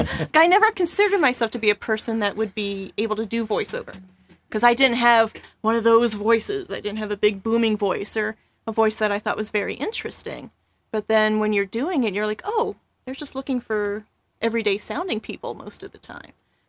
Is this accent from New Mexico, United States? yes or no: yes; Las Cruces, New Mexico, United States; See, I tell people I'm from New Mexico, they always assume it's Albuquerque.